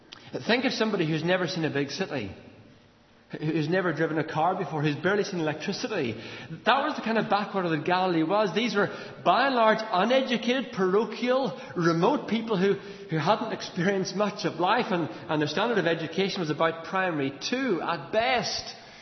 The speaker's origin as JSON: {"language": "English", "country": "Ireland", "said": "When I speak French, people in France know that I'm Irish. Or when I speak Spanish, the Spaniards know I'm Irish, because my accent comes across in the way I speak the language."}